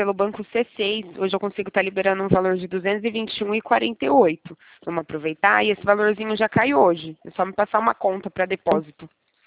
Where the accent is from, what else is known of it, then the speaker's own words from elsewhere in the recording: Valinhos, São Paulo, Brazil; Não, eu sou de Valinho, São Paulo.